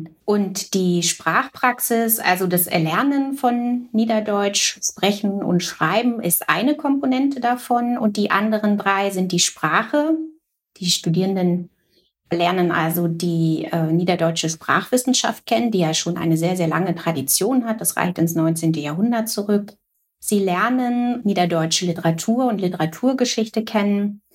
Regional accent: Rostock, Mecklenburg-Vorpommern, Germany; Und ich komme aus Rostock und bin aufgewachsen in Mecklenburg-Vorpommern.

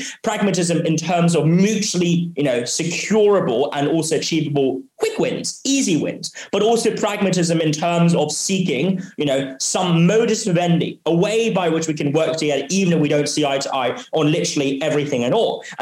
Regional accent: Hong Kong; also born or lived in Oxford; I was born and raised here in Hong Kong. I've spent nearly 8 years by now in Oxford doing my D4.

